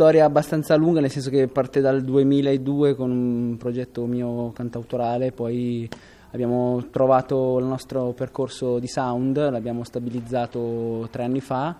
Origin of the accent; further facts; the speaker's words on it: Como, Lombardy, Italy; io sono di Como